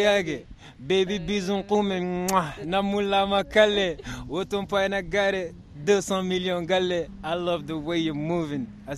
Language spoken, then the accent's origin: Arabic; Mauritania; انا كفنان موريتاني كشاب جاي من موريتاني